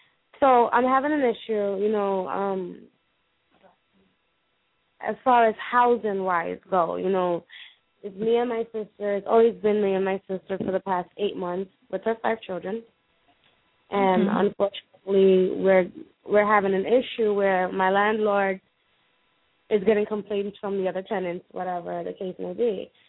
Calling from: Stamford, Connecticut, United States; No, Stamford, Connecticut.

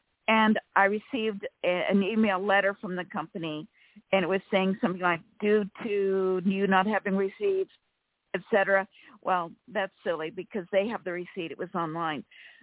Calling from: California, United States; from California.

